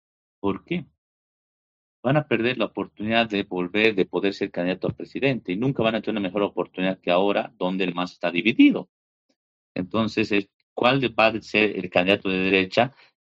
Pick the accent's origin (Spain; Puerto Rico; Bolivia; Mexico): Bolivia; eso lo sabemos todas y todos quienes somos bolivianos